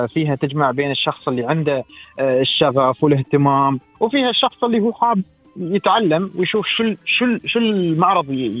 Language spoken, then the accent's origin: Arabic; United Arab Emirates; ان في ما شاء الله عندنا نحن ترى يعني كاماراتيين